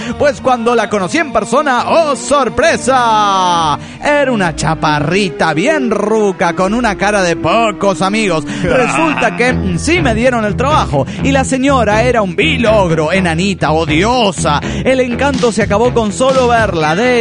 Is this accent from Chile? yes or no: no; Mexico City, Mexico; de la Ciudad de México.